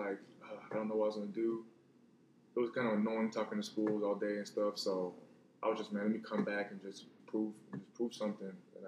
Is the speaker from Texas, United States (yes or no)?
yes; Houston, Texas, United States; also born or lived in Nigeria; I just say because I was born in Houston. Then I went to Nigeria my fourth grade year to, like, know where I was from with my dad, my brothers.